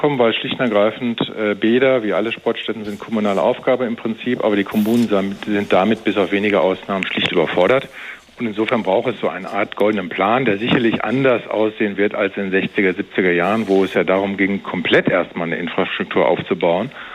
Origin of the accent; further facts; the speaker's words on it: Frankfurt, Hesse, Germany; Also bleiben wir beim Beispiel Frankfurt. Die Stadt wird weiter wachsen, meine Heimatstadt